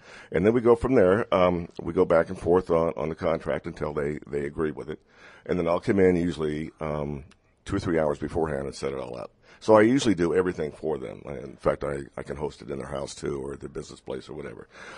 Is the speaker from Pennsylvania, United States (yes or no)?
no; San Diego, California, United States; I actually grew up in San Diego. I was born and raised in San Diego, so I am a native Californian.